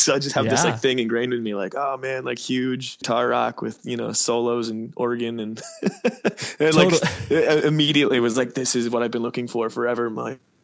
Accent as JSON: {"language": "English", "region": "New Jersey", "country": "United States", "tie": "born or raised there", "moved": "as an adult", "lives_now": "Philadelphia, United States", "said": "I was born in Philadelphia and moved to Jersey for up until I was 18, and then I moved back to Philly."}